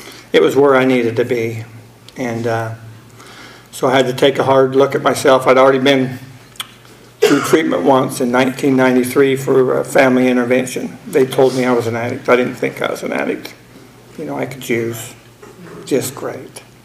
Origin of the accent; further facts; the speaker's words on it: Utah, United States; And I'm from Utah, a long ways away. Anyway, I grew up in that faith, the LDS faith, and I just didn't fit in.